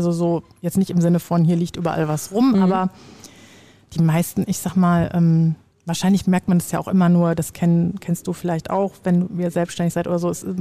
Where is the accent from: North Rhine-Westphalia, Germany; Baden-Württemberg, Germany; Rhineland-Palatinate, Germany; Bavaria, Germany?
North Rhine-Westphalia, Germany; Bochum; Ich komme ja auch aus Bochum